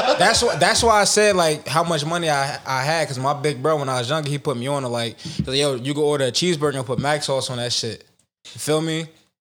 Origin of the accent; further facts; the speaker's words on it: Elizabeth, New Jersey, United States; I grew up in Elizabeth. I played football in Elizabeth high school.